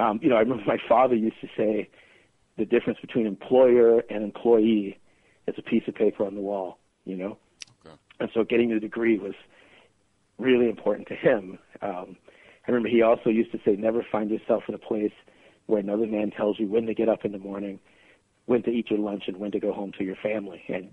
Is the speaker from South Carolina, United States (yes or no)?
yes; Columbia, South Carolina, United States; Well, as you said, I grew up in Columbia, South Carolina.